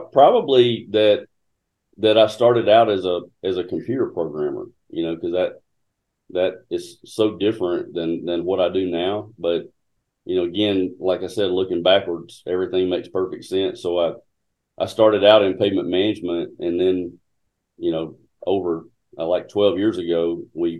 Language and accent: English; Elmore County, Alabama, United States; I grew up in Elmore County on a farm, but I had moved to Montgomery, Alabama when I was 15